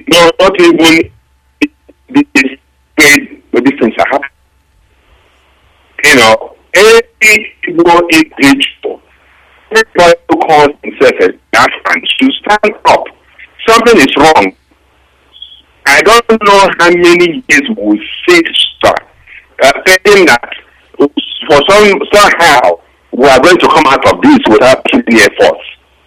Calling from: Malaysia; I'm calling from Malaysia.

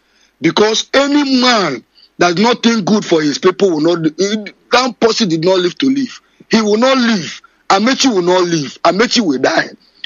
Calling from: Malaysia; I'm calling from Malaysia.

